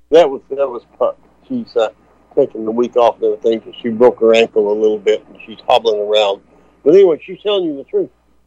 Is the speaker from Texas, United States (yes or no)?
yes; Killeen, Texas, United States; I grew up in Killeen, Texas, and our dream was to go to work for the civil service.